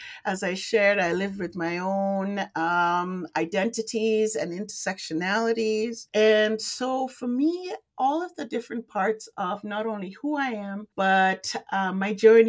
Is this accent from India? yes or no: yes; India; also born or lived in Middle East; now in Kitchener, Canada; I am an immigrant to Canada. I wasn't born here. I'm originally from India, and I grew up in the Middle East, and I moved to Canada when I was a teenager.